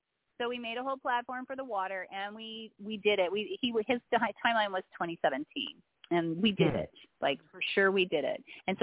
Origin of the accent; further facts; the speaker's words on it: Saskatchewan, Canada; I grew up in Saskatchewan, and apparently there's 72 tribes there. So, you know, I grew up with Indigenous culture law all around me